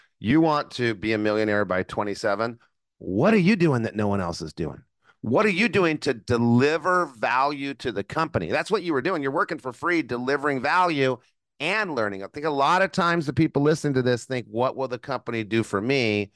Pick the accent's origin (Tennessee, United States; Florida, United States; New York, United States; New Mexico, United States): New Mexico, United States; I don't know why I thought I'm from New Mexico. We don't have business there.